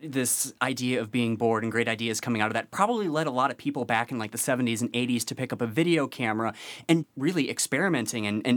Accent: Madison, Wisconsin, United States; Well, I'm from Madison, Wisconsin

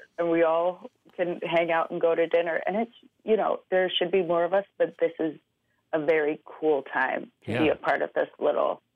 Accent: Omaha, Nebraska, United States; Growing up in Omaha, for me, meant growing up around a lot of white people.

